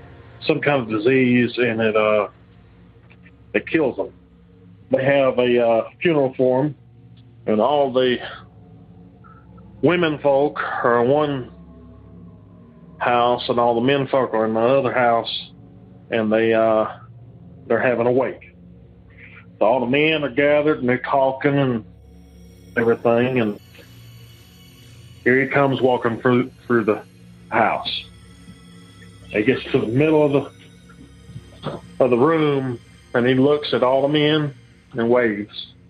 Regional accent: Alabama, United States; I'm from Alabama.

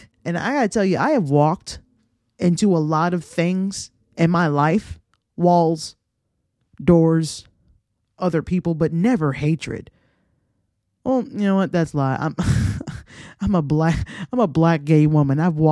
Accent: Georgia, United States; I grew up in Clayton County. I went to Clayton County high school, middle school. You know what I'm saying? I still currently live in Clayton County.

